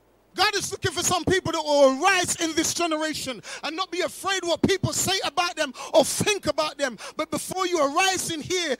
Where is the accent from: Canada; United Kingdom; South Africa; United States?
United Kingdom; London; I grew up in South London, so I know a lot about cops and robbers.